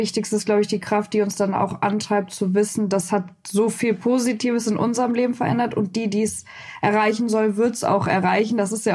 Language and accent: German; Cologne, North Rhine-Westphalia, Germany; ich komme aus Köln